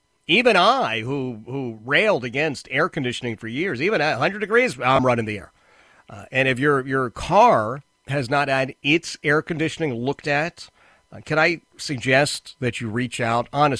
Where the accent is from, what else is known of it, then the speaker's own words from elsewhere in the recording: United States; Mr. Katz, as an American, I give full support to the president